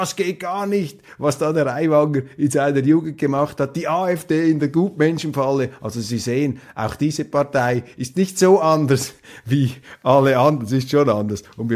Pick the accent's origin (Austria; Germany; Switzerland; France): Switzerland; Also hier als Schweizer, jenseits der Landesgrenze, schaue ich mir das an.